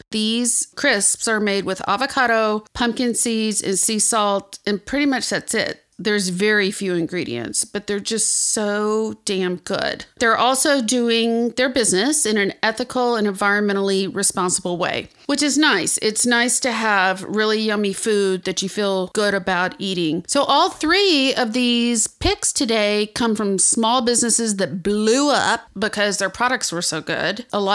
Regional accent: Texas, United States; also born or lived in Acapulco, Mexico; now in New York City, United States; You know, I grew up in South Texas, Acapulco, Mexico, and the Texas Hill Country, which is located between San Antonio and Austin.

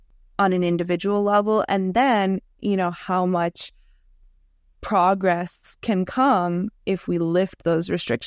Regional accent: United States; I, growing up in the United States, I think I had an understanding

